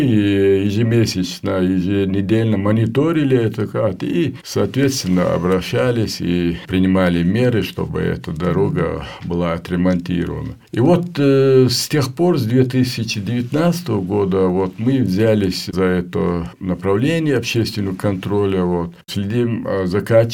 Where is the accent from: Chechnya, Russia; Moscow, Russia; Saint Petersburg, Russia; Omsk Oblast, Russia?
Chechnya, Russia; Yugarchkilo; Я уроженец высокогорного села Югарчкило Шатойского района. Вот до 7 лет я проживал там.